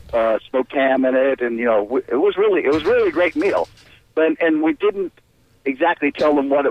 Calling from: Land O'Lakes, Florida, United States; Good morning. … from Land

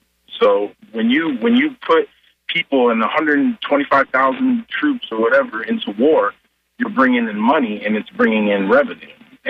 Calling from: Tampa, Florida, United States; from Tampa.

